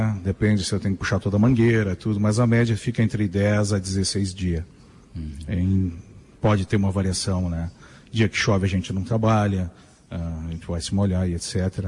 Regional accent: Passo Fundo, Rio Grande do Sul, Brazil; now in Marau, Brazil; Sim, sou de Passo Fundo, viajei bastante ao estado e acabei em Marau. Estou há 13 anos já aqui no município.

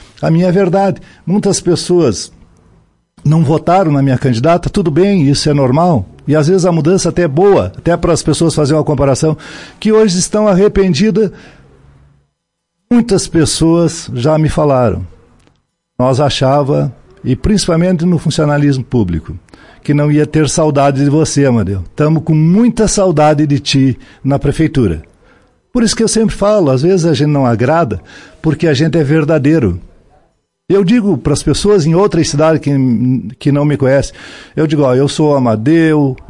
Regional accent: Monte Alegre dos Campos, Rio Grande do Sul, Brazil; da minha terra natal, Monte Alegre dos Campos, que eu sou filho de Monte Alegre, nasci lá na Enxovia, lá.

